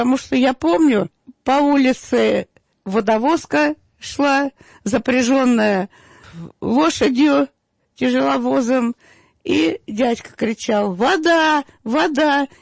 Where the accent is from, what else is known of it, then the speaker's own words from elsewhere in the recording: Moscow, Russia; born there; Родилась в Москве в семье геологов в 1934 году в Покровском-Стрешнево. Это был самый краешек Москвы.